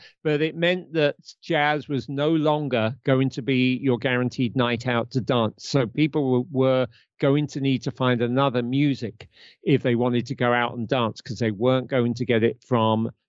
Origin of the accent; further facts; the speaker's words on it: United Kingdom; Because as you know, I'm a Brit and the book ends in 77 when I was 13.